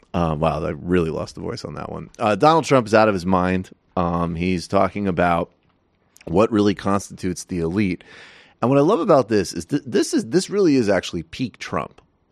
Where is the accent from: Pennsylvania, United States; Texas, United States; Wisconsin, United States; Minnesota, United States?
Minnesota, United States; Duluth; I was from Duluth.